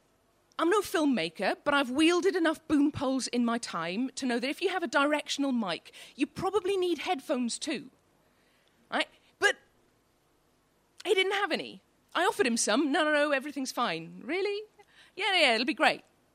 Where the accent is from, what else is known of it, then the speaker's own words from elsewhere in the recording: Wales, United Kingdom; I'm Welsh, I've no idea what they are either.